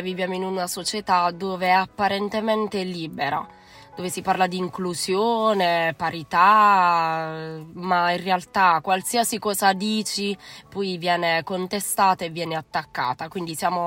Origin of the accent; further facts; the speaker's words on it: Foggia, Apulia, Italy; ho 37 anni e sono di Foggia.